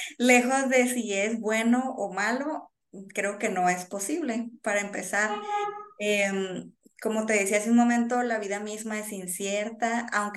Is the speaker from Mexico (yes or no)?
yes; Sinaloa, Mexico; pues yo soy de Sinaloa, de aquí de México.